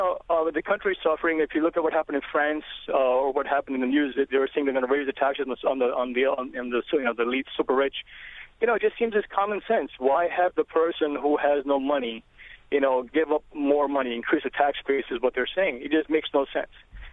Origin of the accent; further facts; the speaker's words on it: India; I come from India.